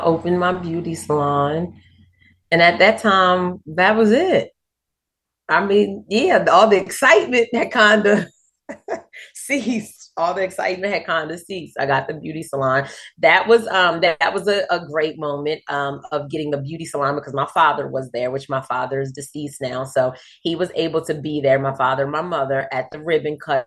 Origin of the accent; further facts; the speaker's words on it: Maryland, United States; because my salon was in Maryland. I'm from Maryland.